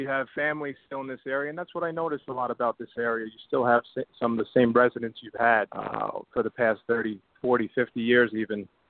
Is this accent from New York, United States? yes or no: yes; New York City, New York, United States; yeah, I grew up in Bensonhurst, went to school there, hung out in Diker, and went to school in Bay Ridge.